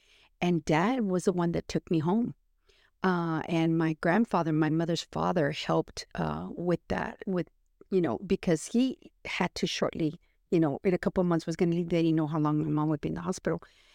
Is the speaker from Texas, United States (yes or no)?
yes; Laredo, Texas, United States; born there; also born or lived in Germany; So I was born in Laredo.